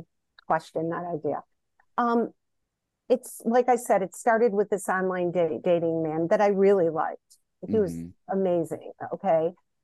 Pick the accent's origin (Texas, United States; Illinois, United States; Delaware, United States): Illinois, United States; now in Detroit, United States; I grew up right outside of Chicago, and Chicago's an amazing city